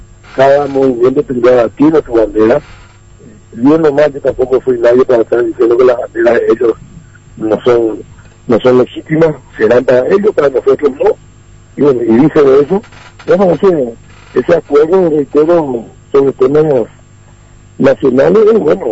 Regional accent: Paraguay; tenemos que hacer fuerza junto a todos los paraguayos

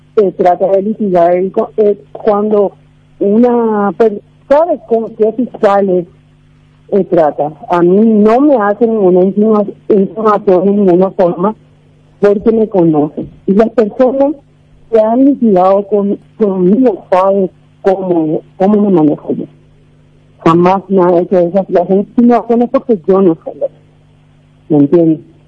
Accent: Mariano Roque Alonso, Central, Paraguay; Yo soy de Mariano Roque Alonso, ¿verdad?

